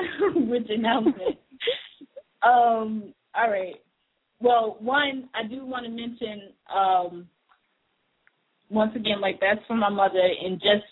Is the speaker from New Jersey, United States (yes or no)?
yes; New Jersey, United States; And by the way, I am from Jersey, all day, born and raised.